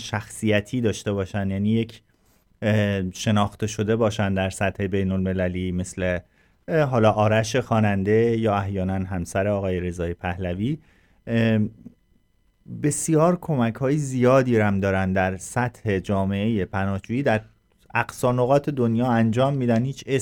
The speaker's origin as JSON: {"language": "Persian", "country": "Iran", "said": "حداقل ما که ایرانی هستیم"}